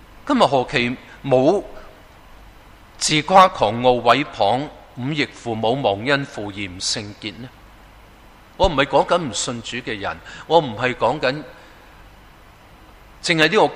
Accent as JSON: {"language": "Chinese", "country": "Hong Kong", "tie": "born or raised there", "said": "我又想在香港，很多我们在这里生于斯的一路长大"}